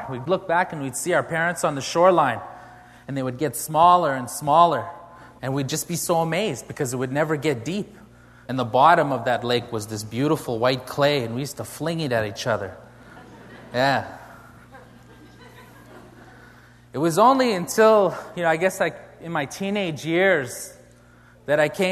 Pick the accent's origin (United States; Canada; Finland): Canada; Northern Canada; I come from the Cree Nation in northern Canada, and as a young man growing up there